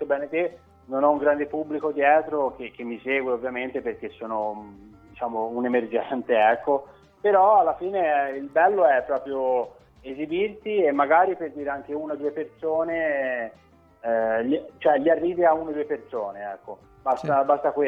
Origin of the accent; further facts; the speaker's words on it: Livorno, Tuscany, Italy; Sono toscano di Livorno